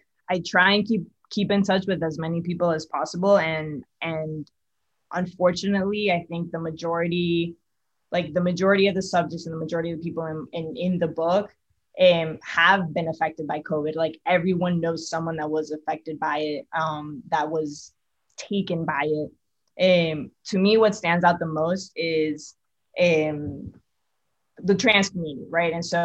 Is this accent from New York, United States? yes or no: yes; New York, United States; Like suddenly I'm from New York, and suddenly from our state, we have a Black, Latino, queer man in Congress.